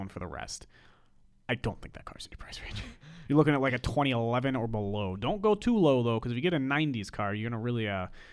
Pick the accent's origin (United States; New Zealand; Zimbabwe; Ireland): Ireland; Just my personal opinion, as I'm Irish, not Japanese.